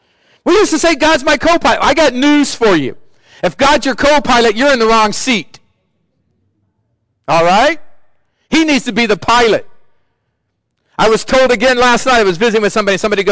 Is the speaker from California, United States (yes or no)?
yes; Sacramento, California, United States; I grew up in Sacramento, go to the state fair.